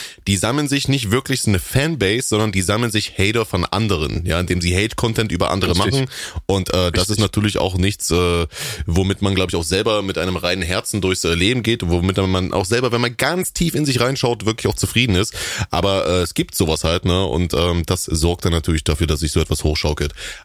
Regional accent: Halle, Saxony-Anhalt, Germany; ausgerechnet in meiner Heimatstadt Halle an der Saale, ja, im harten Osten.

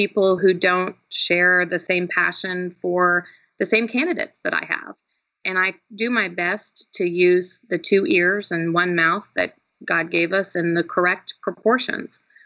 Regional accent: Missouri, United States; I grew up in the Ozarks in Southwest Missouri, in what a lot of the country is referred to pejoratively as the flyover states, what others have referred to as the Bible Belt.

